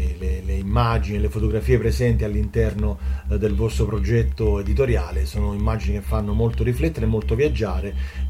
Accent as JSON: {"language": "Italian", "region": "Sicily", "country": "Italy", "said": "io che sono siciliano"}